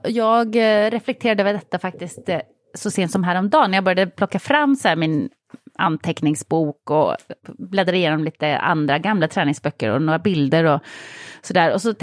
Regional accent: Norrland, Sweden; När jag var liten åkte jag jättemycket längdskidor. Eftersom jag är uppväxt i Norrland.

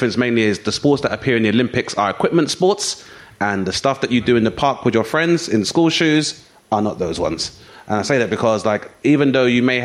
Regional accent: London, United Kingdom; I grew up in Southeast London

